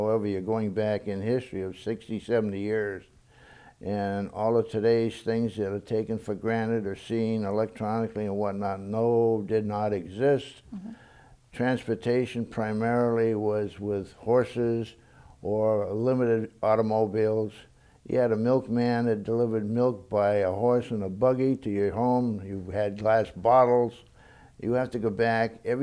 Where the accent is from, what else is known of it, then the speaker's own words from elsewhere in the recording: Athol, Massachusetts, United States; born there; now in Petersham, United States; I was born in the community of Athol, Massachusetts.